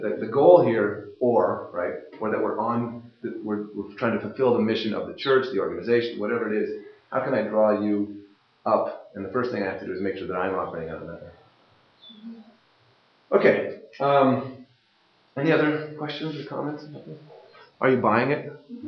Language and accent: English; Canada; I'm Canadian. I'm actually a dual citizen